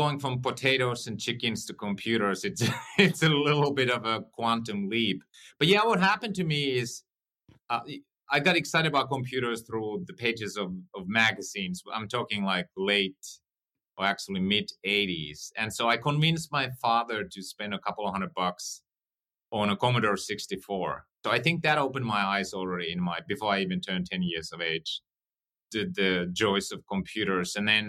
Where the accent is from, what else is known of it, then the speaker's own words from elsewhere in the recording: Finland; I grew up on a farm in Finland, not far from the Russian border. My parents did not even go to high school.